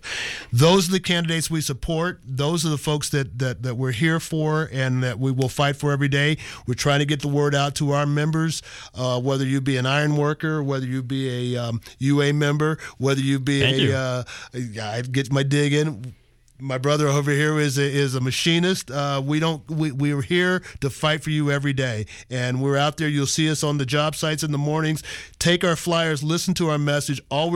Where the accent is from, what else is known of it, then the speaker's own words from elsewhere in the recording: Ohio, United States; Little background on me: I grew up in Southern Ohio. I come from a union background.